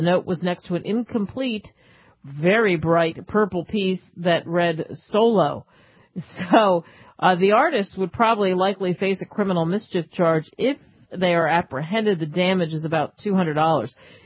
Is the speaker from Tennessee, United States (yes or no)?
no; Pennsylvania, United States; And I grew up outside of Philadelphia, the Philadelphia Flyers.